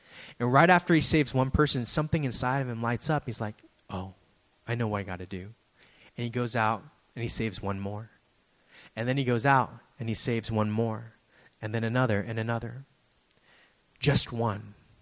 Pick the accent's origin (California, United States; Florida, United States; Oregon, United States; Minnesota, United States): California, United States; San Francisco; Right, I grew up in San Francisco. I've been here for decades.